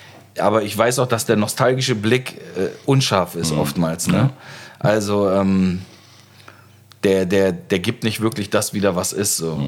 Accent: Turkey; also born or lived in Aachen, Germany; ich in der Türkei aufgewachsen bin und in Aachen

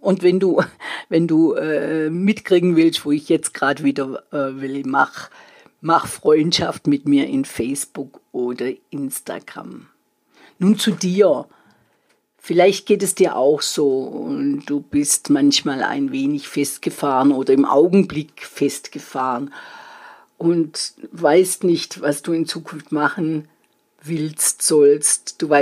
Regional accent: Baden-Württemberg, Germany; accent: Swabian; ich bin Schwäbin. Das, was so wie ich spreche, ist hochschwäbisch.

